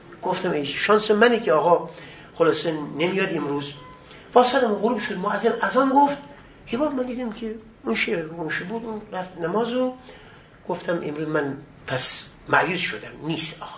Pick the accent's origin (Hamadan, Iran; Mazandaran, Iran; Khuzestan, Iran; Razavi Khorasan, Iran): Mazandaran, Iran; من از مازندران آمدم و شاگردم و درس میخوام